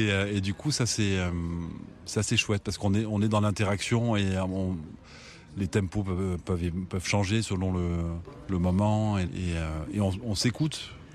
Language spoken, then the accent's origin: French; Provence-Alpes-Côte d'Azur, France; Moi, j'ai grandi en Provence avec un papa iranien et une maman française